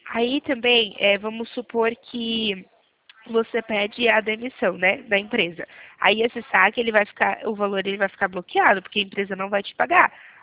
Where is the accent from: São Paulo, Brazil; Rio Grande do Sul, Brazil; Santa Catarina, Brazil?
São Paulo, Brazil; Limeira; Eu sou aqui de Limeira.